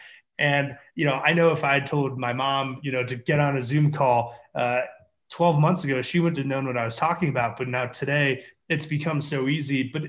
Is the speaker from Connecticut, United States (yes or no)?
no; Chicago, Illinois, United States; I built the largest marketplace business that's ever come out of Chicago, my hometown, his hometown.